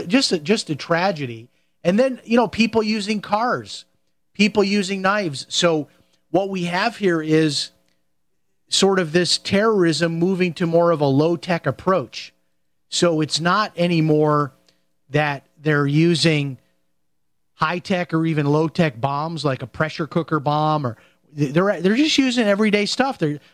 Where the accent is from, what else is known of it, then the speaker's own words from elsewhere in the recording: Chicago, Illinois, United States; like where I grew up in Chicago, they have a big thing called the Taste of Chicago